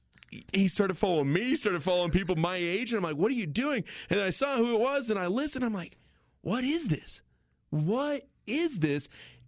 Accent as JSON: {"language": "English", "region": "Colorado", "country": "United States", "tie": "born or raised there", "said": "I grew up in Northern Colorado. I listened to you guys, right?"}